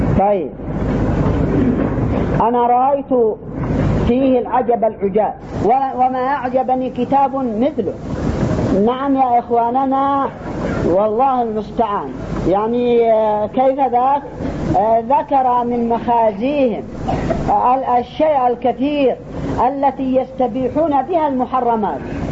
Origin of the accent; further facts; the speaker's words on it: Yemen; عندنا في اليمن